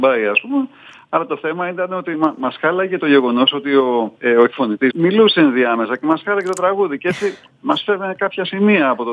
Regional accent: Athens, Attica, Greece; Κατάγομαι από τη Ήρο, γεννήθηκα και μεγάλωσα στην Αθήνα

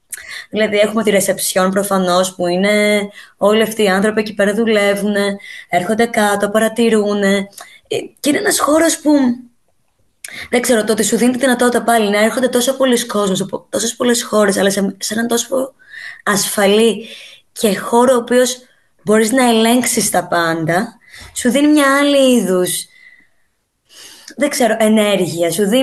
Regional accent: Mytilene, North Aegean, Greece; Μεγάλωσα στη Μυτιλίνη.

